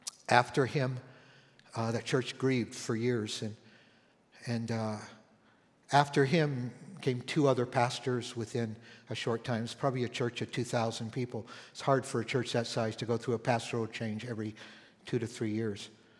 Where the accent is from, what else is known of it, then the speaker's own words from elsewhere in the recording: Canada; also born or lived in Southern California; I grew up in Canada. I've been pastoring for many years in Southern California